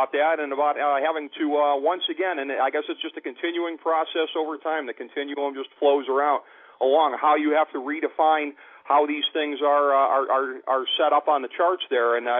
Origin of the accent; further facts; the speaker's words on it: Ohio, United States; The Midwest, Ohio, actually.